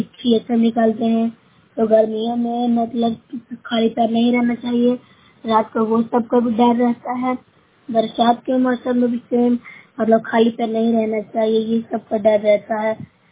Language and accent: Hindi; Uttarakhand, India; मैं बारामगंज से बोल रही हूँ। मैं उत्तराखंड से हूँ।